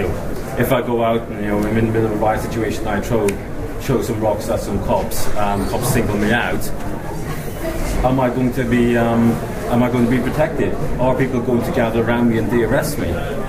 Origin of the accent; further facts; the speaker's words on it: Northern Ireland, United Kingdom; I come from Northern Ireland, where, you know, we did pick up arms and fight.